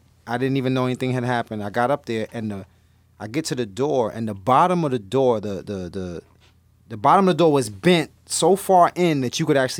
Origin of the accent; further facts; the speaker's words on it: Brownsville, New York, United States; Like, you think you could talk crazy to me, but I'm from Brownsville.